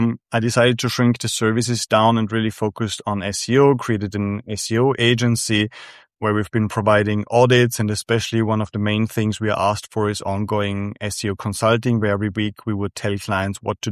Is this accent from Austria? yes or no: yes; Austria; now in Madrid, Spain; So I'm originally from Austria, based in Spain, in Madrid.